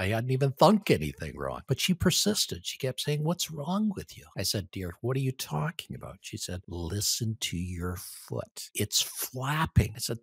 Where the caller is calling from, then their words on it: Edmonton, Alberta, Canada; I'm joining you from Edmonton, Alberta, Canada, which is just the other side of the Rocky Mountains up here in the cold north